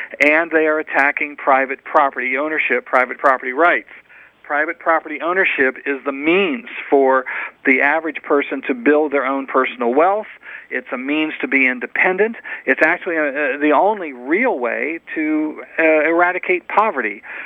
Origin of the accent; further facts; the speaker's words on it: Newark, Ohio, United States; Really? I'm from Newark, Ohio.